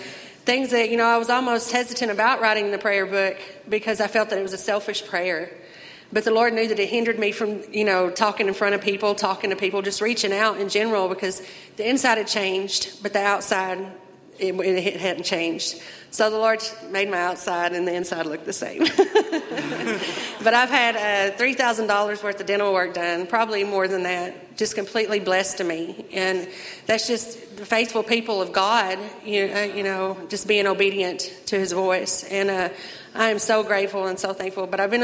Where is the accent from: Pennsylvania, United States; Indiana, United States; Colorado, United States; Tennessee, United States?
Tennessee, United States; Cookeville; I'm 35 years old. I'm from Cookeville, Tennessee.